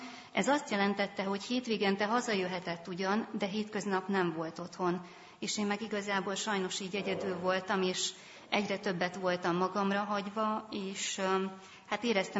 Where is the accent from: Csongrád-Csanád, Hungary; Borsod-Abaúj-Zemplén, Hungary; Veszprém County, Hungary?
Borsod-Abaúj-Zemplén, Hungary; Miskolc; born there; now in Szombathely, Hungary; Amit tudni kell rólam az az, hogy én nem vagyok szombathelyi, tehát Miskolcon születtem jó távol innen